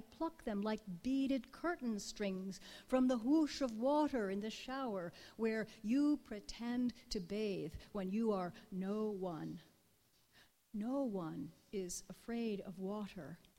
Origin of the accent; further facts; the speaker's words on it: France; I grew up partly in France